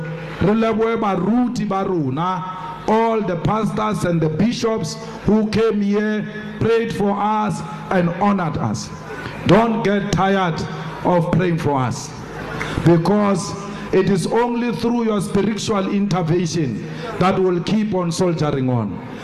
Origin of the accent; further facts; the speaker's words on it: South Africa; What must I do as a South African?